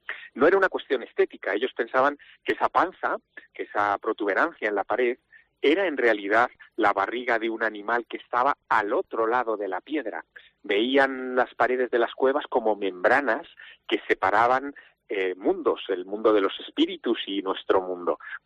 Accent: Teruel, Aragon, Spain; also born or lived in Vinarós; yo viví, es verdad, mi infancia en Teruel, pero mi adolescencia en Vinarós, en la provincia de Castellón, y tengo a mi madre que es de Morella

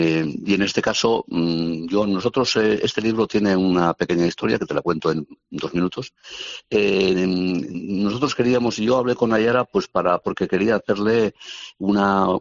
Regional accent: Eibar, Basque Country, Spain; que soy yo, que soy de Ibar.

